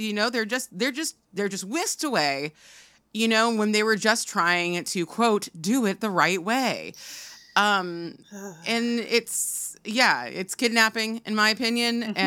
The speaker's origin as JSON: {"language": "English", "region": "California", "country": "United States", "said": "And I'm not like extremely LA because I'm from Orange County, but I do love the California culture."}